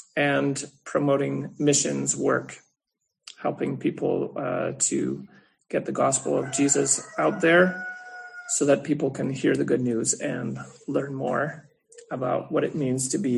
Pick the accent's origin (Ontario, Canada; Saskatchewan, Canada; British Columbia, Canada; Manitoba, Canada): Ontario, Canada; Renfrew; I'm originally from Renfrew, Ontario.